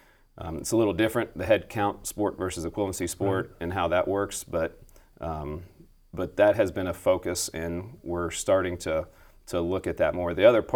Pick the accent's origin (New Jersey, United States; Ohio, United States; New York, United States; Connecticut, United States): Ohio, United States; now in Wichita, United States; I'm from Ohio and didn't know a whole lot about Wichita State before I moved here.